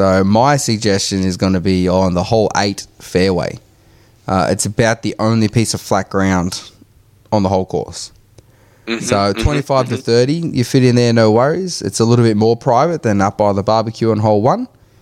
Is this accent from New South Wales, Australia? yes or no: no; Melbourne, Victoria, Australia; now in Ireland; I'm from Melbourne, but I've lived in Ireland for many years.